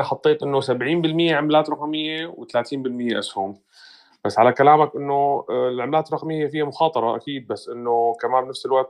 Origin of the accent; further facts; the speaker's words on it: Syria; now in Germany; أنا فلسطيني الأصل، تمام؟ أنا فلسطيني سوري ولكن عايش بألمانيا تقريبا من 7-8 سنوات.